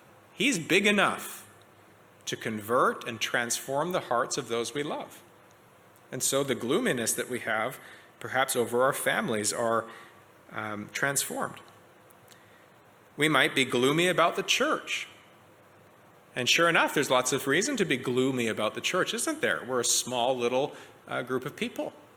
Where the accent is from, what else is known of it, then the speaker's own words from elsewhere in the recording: Canada; I have to say, as a Canadian, I feel pretty gloomy these days about my home country.